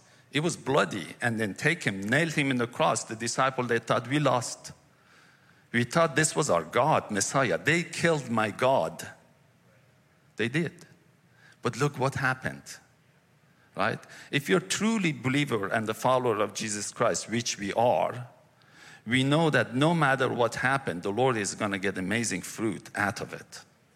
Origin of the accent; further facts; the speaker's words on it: Iran; I grew up in Iran. I was 12 years old when revolution happened.